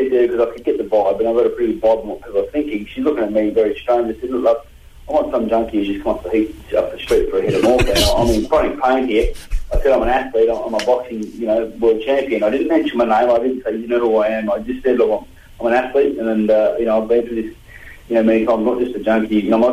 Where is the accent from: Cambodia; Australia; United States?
Australia; being an Aussie, mate, I did put my hand up first before anyone else did